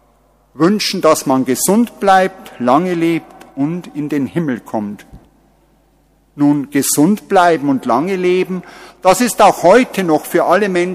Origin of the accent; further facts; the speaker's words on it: Bavaria, Germany; Für meine Heimat, mein Heimatdorf, ist auch in Ingolstadt Audi der große Arbeitgeber gewesen und immer noch.